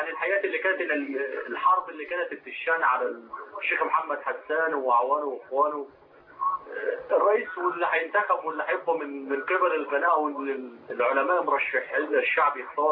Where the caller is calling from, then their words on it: Saudi Arabia; انا بكلمك من السعوديه